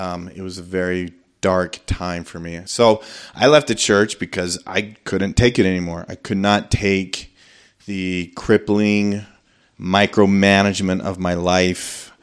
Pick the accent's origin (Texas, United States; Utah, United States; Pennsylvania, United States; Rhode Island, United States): Utah, United States; Orem; and I'm originally from Orem.